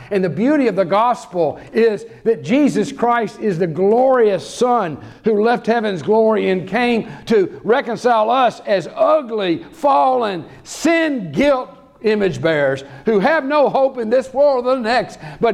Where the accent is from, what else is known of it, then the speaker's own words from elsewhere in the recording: United States; I came from America as an evangelist to tell you that I'm a sinner and I have no hope.